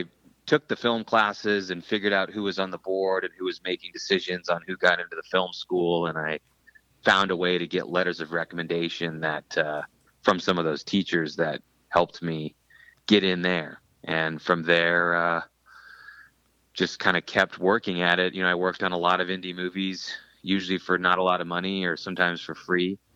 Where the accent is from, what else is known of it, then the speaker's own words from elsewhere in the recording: Merced, California, United States; but in my hometown where I grew up, which is Merced, it was the thing to do on weekends.